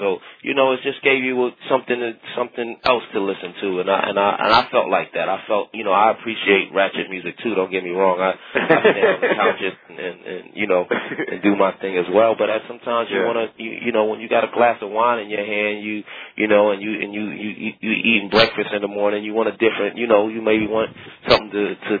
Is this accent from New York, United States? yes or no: yes; Brooklyn, New York, United States; Like, I came up, I'm from Brooklyn, so I came up under, you know … even, you know